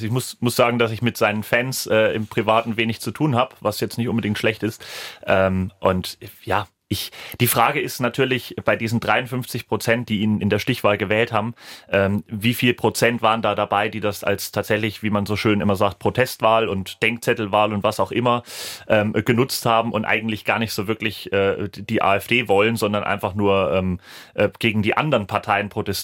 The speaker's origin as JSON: {"language": "German", "region": "Thuringia", "country": "Germany", "said": "wenn ich sage, ich komme aus der Nähe von Sonneberg."}